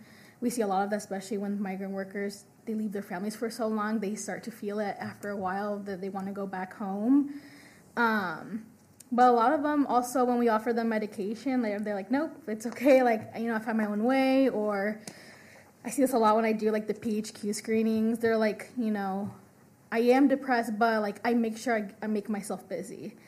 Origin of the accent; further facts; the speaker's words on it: Storm Lake, Iowa, United States; I'm actually from Storm Lake, Iowa. I don't know if anyone has heard of that little town.